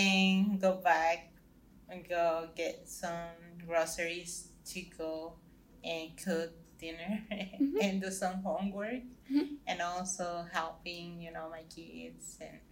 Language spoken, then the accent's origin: English; El Salvador; I'm from El Salvador. San Salvador is the capital.